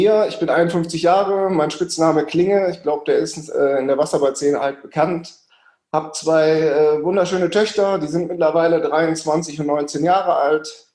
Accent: Duisburg, North Rhine-Westphalia, Germany; born there; Ich bin geboren ja in Duisburg.

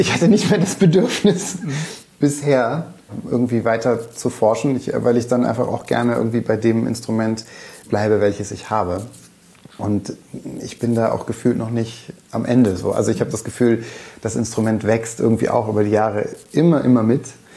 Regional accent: Duisburg, North Rhine-Westphalia, Germany; also born or lived in Kiel; als ich knapp ein Jahr alt war oder so, sind dann meine Eltern ins Ruhrgebiet gezogen. Ah. Und, oder beziehungsweise an den linken Niederrhein. Und also ich bin in Duisburg groß geworden.

